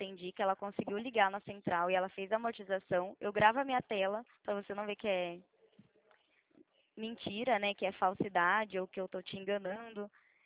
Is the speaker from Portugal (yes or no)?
no; Limeira, São Paulo, Brazil; Eu sou do estado de São Paulo, da cidade de Limeira.